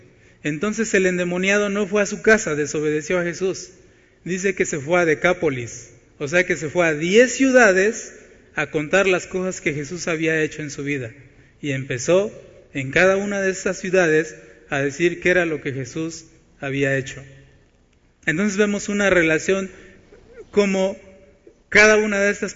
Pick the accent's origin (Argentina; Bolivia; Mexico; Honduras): Mexico; Oaxaca; moved away; also born or lived in Tehuacán; nosotros tuvimos que salir de un pueblo de Oaxaca y tuvimos que irnos a vivir a Tehuacán. Para 1981, nosotros ya estábamos instalados en la ciudad de Tehuacán.